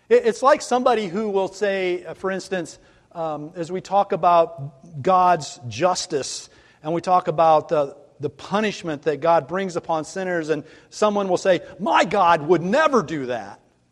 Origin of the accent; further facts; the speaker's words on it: United States; born there; And why I was born in America rather than somewhere else, I don't know.